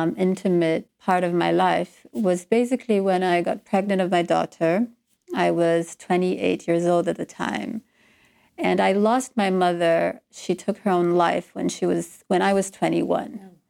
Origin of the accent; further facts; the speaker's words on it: Rio de Janeiro, Brazil; moved away as an adult; now in London, United Kingdom; I'm from Rio. And, you know, people think of Rio as a very fun and people festive.